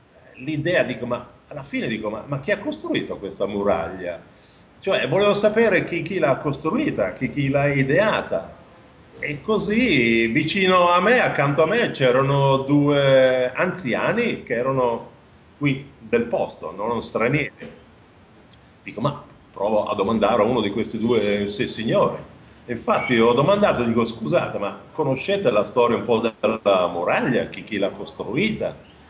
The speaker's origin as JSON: {"language": "Italian", "town": "Riccione", "region": "Emilia-Romagna", "country": "Italy", "said": "Anche l'orgoglio mio come romagnolo, nato a Riccione, vicino a Gatteo"}